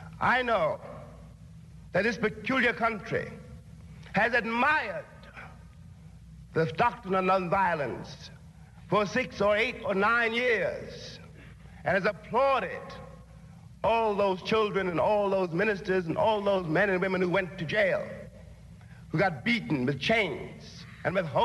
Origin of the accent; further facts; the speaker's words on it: Harlem, New York, United States; I was born in Harlem. I was raised in Harlem. And indeed, as long as I live, I will never be able really to leave Harlem.